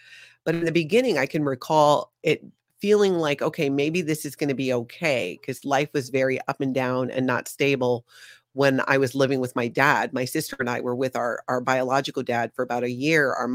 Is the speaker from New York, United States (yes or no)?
no; Hawaii, United States; I was born and raised in Hawaii.